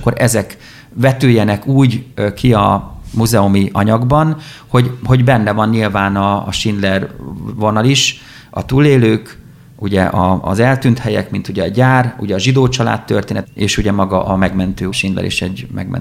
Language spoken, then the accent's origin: Hungarian; Tarpa, Szabolcs-Szatmár-Bereg, Hungary; azért én se nyíregyházi vagyok, hanem úgymond bekerült, ahogy mi felénk tarpán mondják